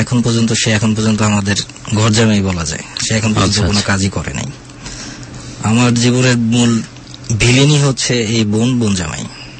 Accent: Dhaka, Dhaka Division, Bangladesh; বেড়ে ওঠা কিছুটা সময় গ্রামের বাড়ি, তারপর পুরোটা সময় আমি ঢাকাতেই, ঢাকা তেজগা তেজকুনি পাড়া, মণিপুরি পাড়া হচ্ছে আমার জন্মস্থান, আমি ওইখানেই বড় বেড়ে উঠি।

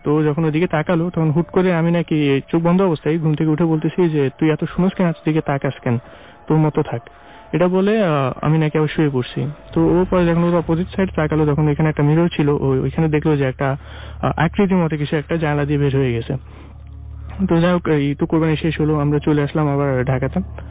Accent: Mirpur, Dhaka Division, Bangladesh; আমি মিরপুর থেকে এসেছি।

